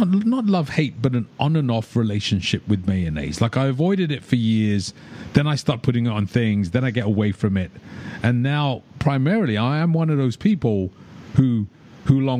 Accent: United Kingdom; growing up in the United Kingdom, we didn't really have mayonnaise.

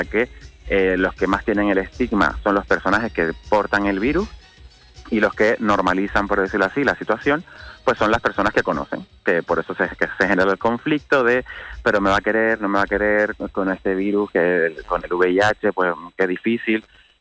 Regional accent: Canary Islands, Spain; somos canarios, uh-huh. Como pueden escuchar los oyentes.

